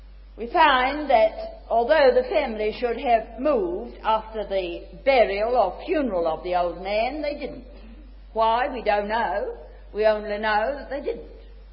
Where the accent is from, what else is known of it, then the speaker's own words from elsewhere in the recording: China; now in Australia; dear friend, you'll find that I come from China to challenge Australia for Christ.